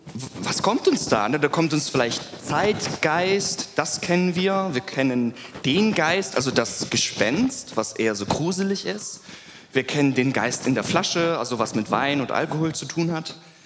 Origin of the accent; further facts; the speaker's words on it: Germany; wir sind Deutsche